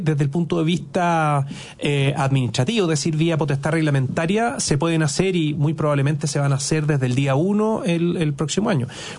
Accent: Chile; sino que como chileno

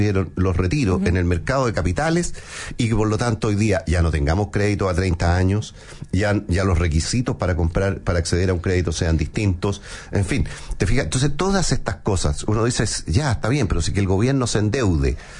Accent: Chile; como chileno, digamos

